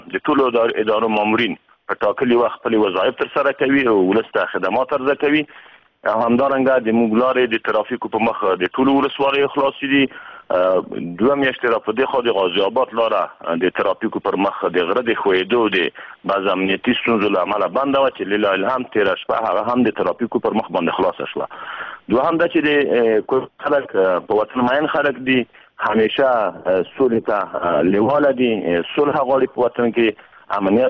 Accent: Afghanistan

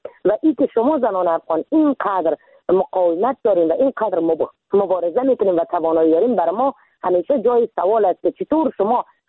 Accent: Iran; moved away as an adult; now in Afghanistan; ما در سال 1364 در کشور ایران به دنیا آمدم

